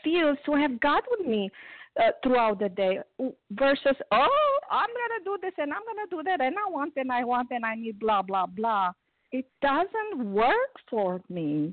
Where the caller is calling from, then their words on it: South Carolina, United States; I'm sorry … from South Carolina, recovered compulsive overeater.